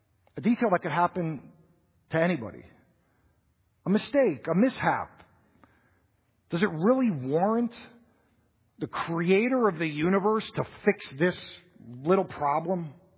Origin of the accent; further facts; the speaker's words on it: Florida, United States; I know Jewish moms from growing up in South Florida telling their sons